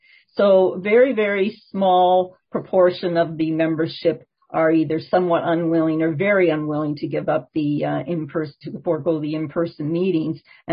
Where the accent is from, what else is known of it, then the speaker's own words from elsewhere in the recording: Canada; So this was kind of interesting because weather came out on top. We're so Canadian.